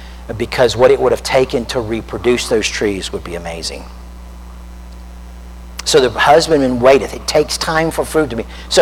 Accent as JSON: {"language": "English", "region": "Florida", "country": "United States", "tie": "born or raised there", "said": "Now remember, I grew up in Central Florida. They don't have freezes very often"}